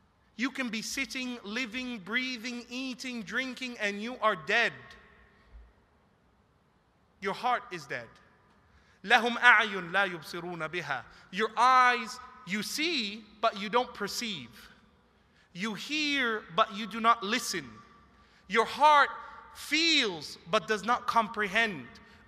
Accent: Canada; now in Australia; this great country that you live in, which as a Canadian I miss, even though Australia is great

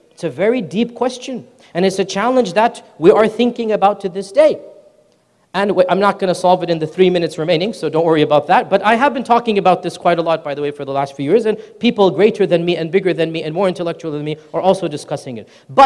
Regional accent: United States; Now, we as Muslims don't realize, even though we study it growing up in America, that the West had a very different experience with religion.

